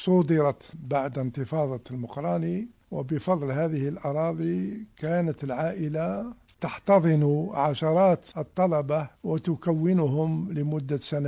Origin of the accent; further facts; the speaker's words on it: Sétif, Sétif Province, Algeria; born there; أنا ولدت بمدينة سطيف في 1932، ولكن لم أحتفظ بأي ذكرى عن هذه المدينة،